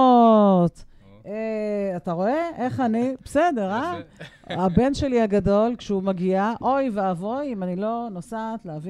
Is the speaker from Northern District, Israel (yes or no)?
yes; Kfar Tavor, Northern District, Israel; שהוא שכן למקום שאני מגיע ממנו, מכפר תבור